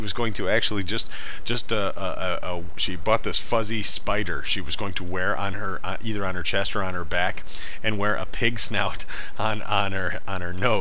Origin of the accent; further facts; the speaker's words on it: Marengo, Illinois, United States; I grew up in Marengo, Illinois